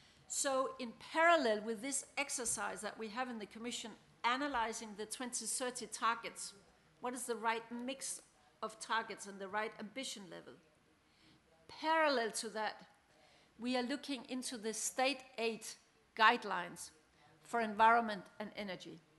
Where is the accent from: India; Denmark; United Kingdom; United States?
Denmark; English is a second language; Well, I come from Denmark where today 40% of all electricity stems from wind.